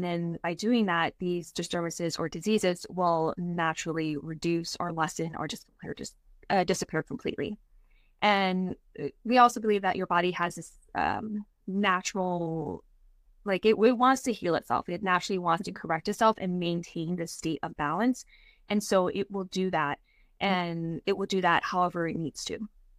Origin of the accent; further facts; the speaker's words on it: Hawaii, United States; I worked at a mall, and this was in Hawaii. So I'm originally from Hawaii.